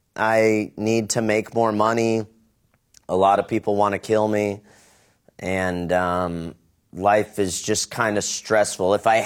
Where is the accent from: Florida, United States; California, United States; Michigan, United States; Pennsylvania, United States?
California, United States; San Diego; now in South Carolina, United States; I'm from San Diego, yeah. Yeah, California guy.